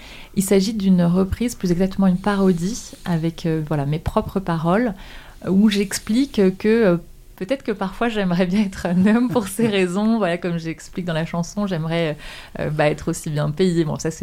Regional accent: central France, France; moved away as an adult; now in Paris, France; moi je viens d'un petit village dans le centre de la France. Je viens de la campagne profonde, plus exactement. Et du coup, je suis montée à Paris quand j'avais 20 ans.

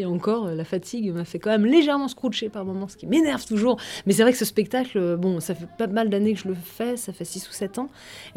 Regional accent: Crépy-en-Valois, Hauts-de-France, France; moi je suis originaire de Crépy et puis j'avais appris, j'ai fait de la musique classique étant enfant

